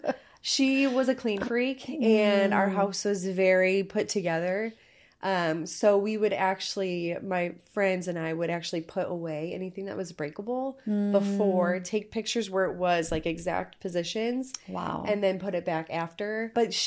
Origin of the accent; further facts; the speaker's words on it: Highland, Indiana, United States; I was born in Northwest Indiana. I was born in Highland, Indiana, and grew up there most of my life.